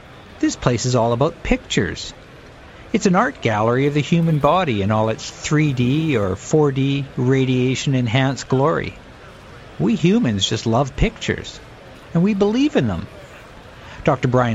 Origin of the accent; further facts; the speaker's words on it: Victoria, British Columbia, Canada; Like the people back in my hometown of Victoria